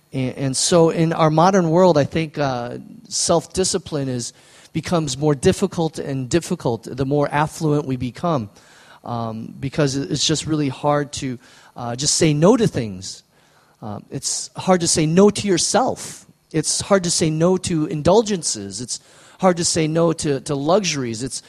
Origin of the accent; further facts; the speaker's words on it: Midwest, United States; when I was growing up in the Midwest, where there's snow and ice